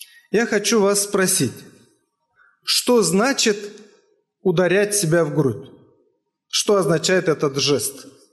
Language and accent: Russian; Moldova; Я из Молдавии, юг Молдавии, церковь Бежгиоз.